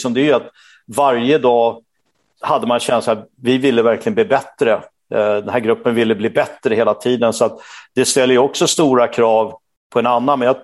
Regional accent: Sweden; och för mig som svensk fick man ha

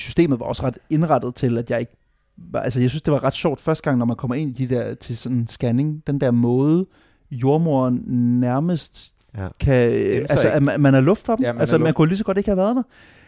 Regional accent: Randers, Central Denmark Region, Denmark; born there; jeg er født på Randers sygehus

